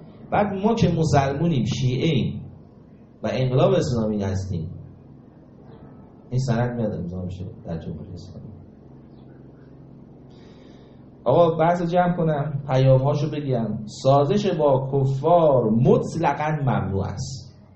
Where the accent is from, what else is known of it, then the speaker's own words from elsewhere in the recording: Iran; و استاد اومد بعد فهمید من ایرانیم